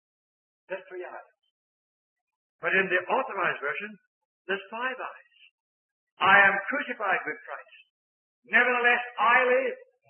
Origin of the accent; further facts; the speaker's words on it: England, United Kingdom; born there; I was born in England.